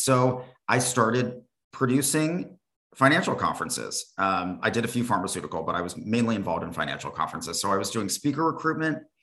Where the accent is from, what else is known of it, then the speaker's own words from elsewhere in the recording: California, United States; I was raised in California and was kind of just ready for a change.